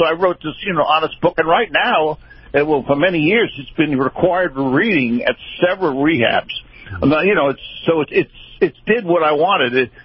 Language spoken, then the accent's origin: English; New York, United States; Oh, well, I'm from New York